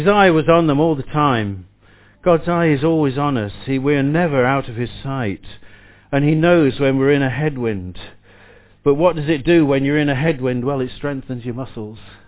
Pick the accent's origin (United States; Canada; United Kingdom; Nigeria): United Kingdom; Burton-on-Trent, West Midlands; born there; And her husband was born two streets away from where I was born in Burton-on-Trent.